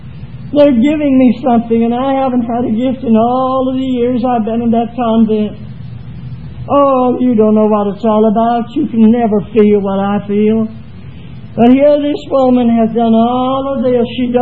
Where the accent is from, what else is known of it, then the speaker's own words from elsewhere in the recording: United States; born there; because this is my home country, I was born in the United States.